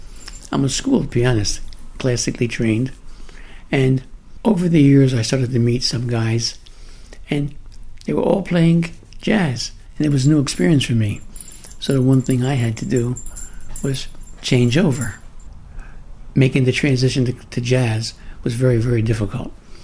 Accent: Philadelphia, Pennsylvania, United States; Yes, I did. I grew up in the Tioga section.

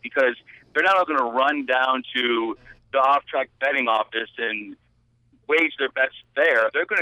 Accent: Syracuse, New York, United States; I was born and raised in Syracuse.

